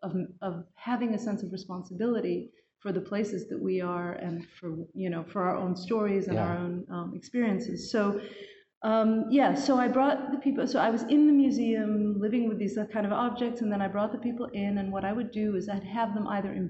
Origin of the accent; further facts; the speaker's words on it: Beirut, Beirut Governorate, Lebanon; So, and I grew up in Beirut. I was born in Beirut, grew up there.